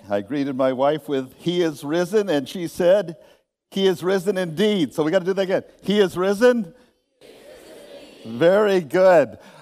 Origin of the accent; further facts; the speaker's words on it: Hartford, Connecticut, United States; growing up in the Hartford area, I played with a group of trumpet players